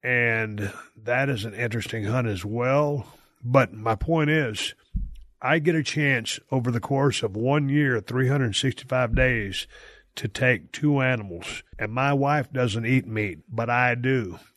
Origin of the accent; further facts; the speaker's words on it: Texas, United States; To my folks down there in my home state of Texas, which I miss dearly.